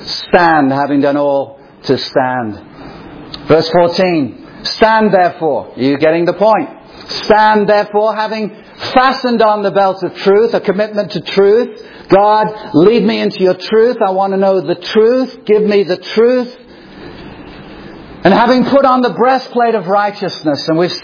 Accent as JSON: {"language": "English", "region": "England", "country": "United Kingdom", "tie": "born or raised there", "said": "growing up in England in a city built by the Romans."}